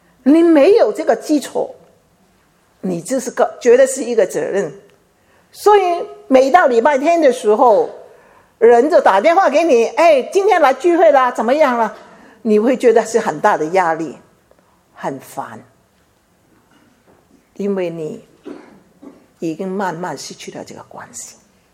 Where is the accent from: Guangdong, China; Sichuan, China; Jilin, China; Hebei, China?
Guangdong, China; 我们潮州人说四点金